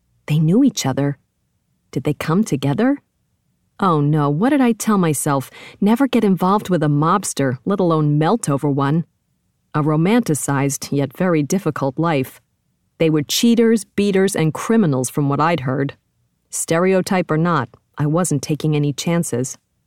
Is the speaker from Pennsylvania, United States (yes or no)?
no; Brooklyn, New York, United States; Fresh out of college, back down to my hometown, Brooklyn was in my heart. No place else like it.